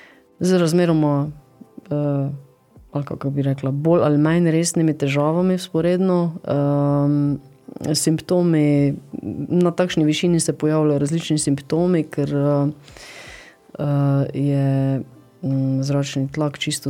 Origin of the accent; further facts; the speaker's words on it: Ljutomer, Mura, Slovenia; moved away as an adult; also born or lived in China; Po koncu študija pa smo z družino iz Ljutomera z vlakom, iz Ljutomer mesto, stopili na vlak z 2 rukzakoma in šli preko Ukrajine, Rusije, s transsibirsko železnico na Kitajsko. Tam smo se ustalili v kraju Chengdu